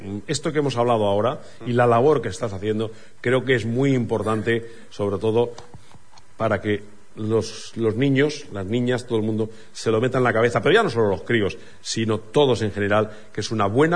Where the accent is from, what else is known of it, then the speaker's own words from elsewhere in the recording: Madrid, Community of Madrid, Spain; Yo que soy de Madrid, que llevo toda mi vida viviendo en Madrid